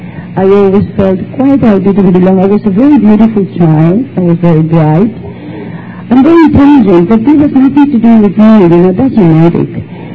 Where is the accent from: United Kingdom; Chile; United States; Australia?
Chile; I was born in South America, from Chile, and I come from a middle class family. I come from a large family